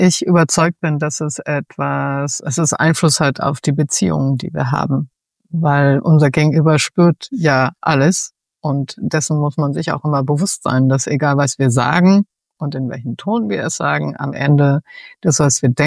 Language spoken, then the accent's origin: German; Germany; was wir als Deutsche ja auch gelernt haben, dass wir immer schön die Emotionen unterm Deckel halten sollen, immer schön ausgeglichen.